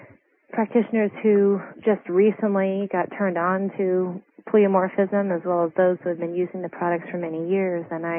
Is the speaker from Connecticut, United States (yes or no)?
yes; Hamden, Connecticut, United States; I grew up in Connecticut in Hamden, New Haven area